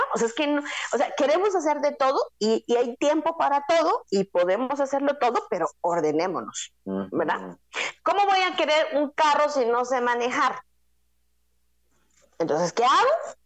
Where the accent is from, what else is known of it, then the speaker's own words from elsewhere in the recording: Guatemala; otra vez como guatemaltecos nos unamos